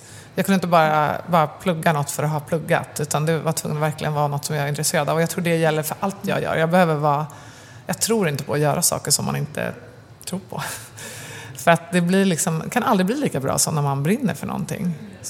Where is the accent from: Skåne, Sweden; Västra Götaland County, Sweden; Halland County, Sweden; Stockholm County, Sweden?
Stockholm County, Sweden; Åkersberga; Ja, jag är uppvuxen i Åkersberga, norr om Stockholm.